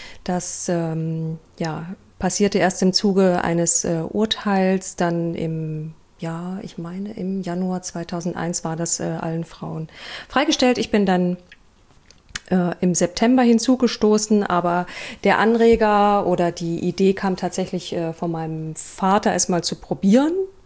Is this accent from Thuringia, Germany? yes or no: yes; Sondershausen, Thuringia, Germany; auch sehr ländlich, ähnlich idyllisch wie Sondershausen, meine Heimatstadt.